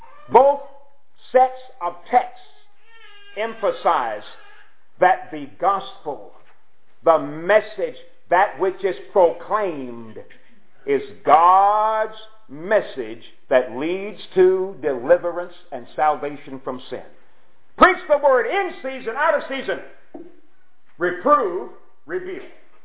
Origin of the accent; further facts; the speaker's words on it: Pulaski, Tennessee, United States; I was taught back home, my hometown is Pulaski, Tennessee, and I was taught that I was genetically engineered to eat it.